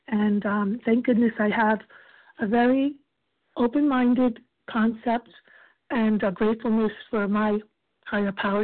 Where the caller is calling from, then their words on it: New Jersey, United States; New Jersey, my friend.